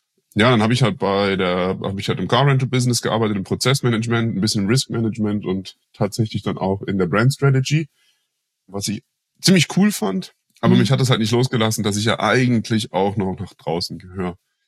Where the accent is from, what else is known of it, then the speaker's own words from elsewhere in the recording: Germany; ich bin halt am Alpenrand groß geworden. Die Berge waren mein Zuhause.